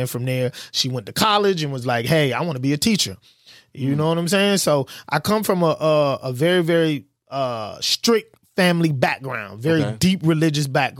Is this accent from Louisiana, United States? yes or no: no; Charleston, South Carolina, United States; So I'm from Charleston, South Carolina. That's what … stands for, Chuck Town.